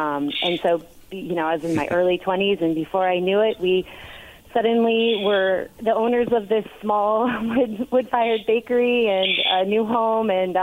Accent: Vermont, United States; I went to culinary school, and I grew up here in Vermont, but moved away. So many do, but moved back here and was working in a local cafe.

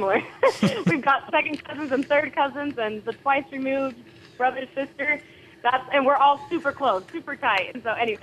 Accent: South Jordan, Utah, United States; So I'm from South Jordan, Utah.

